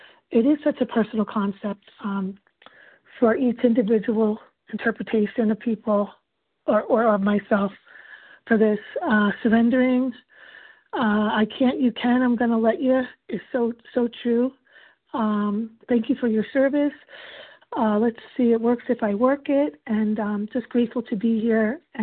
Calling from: New Jersey, United States; New Jersey, my friend.

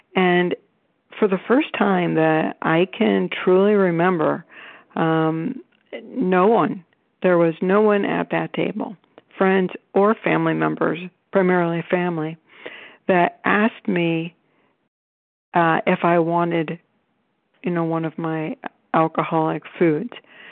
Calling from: Cleveland, Ohio, United States; and I'm calling from Cleveland, Ohio.

